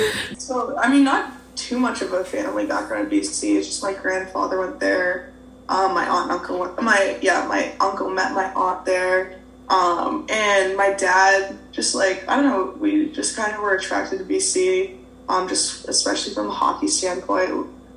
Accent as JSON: {"language": "English", "town": "Beverly", "region": "Massachusetts", "country": "United States", "said": "Yeah, so I'm from Beverly, Massachusetts, so not too far, about 35, 40 minutes north of here"}